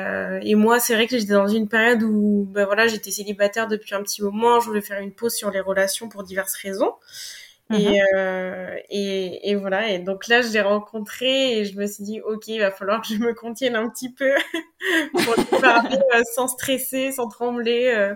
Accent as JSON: {"language": "French", "town": "Limoges", "region": "Nouvelle-Aquitaine", "country": "France", "said": "je faisais une soirée chez moi à Limoges, parce que je suis originaire de Limoges."}